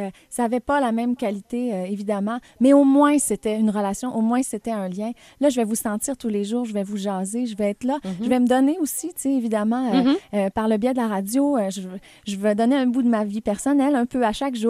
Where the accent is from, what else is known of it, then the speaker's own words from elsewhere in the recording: Quebec, Canada; moi j'ai ça dans le sang, je viens du Saguenay-Lac-Saint-Jean.